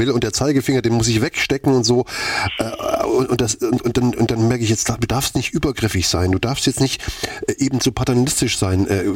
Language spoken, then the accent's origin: German; Germany; wir sind ja also als Deutsche natürlich super aufgestellt, das ist alles klasse